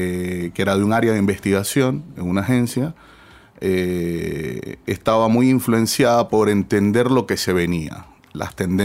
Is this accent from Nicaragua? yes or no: yes; Nicaragua; moved away as an adult; now in Chile; Sí, yo soy nicaragüense. Tengo 17 años de vivir en Chile.